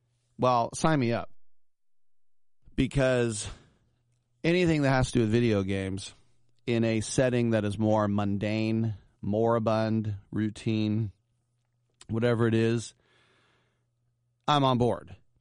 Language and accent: English; Oakland, California, United States; I know in my hometown of Oakland, they've got their own esports arena.